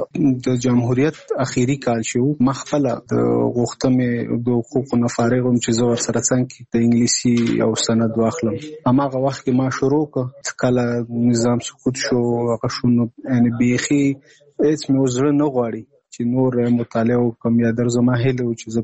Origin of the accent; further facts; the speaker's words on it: Nangarhar, Afghanistan; now in Kabul, Afghanistan; زموږ کور په ننګرهار کښې دی زه په کابل کښې یم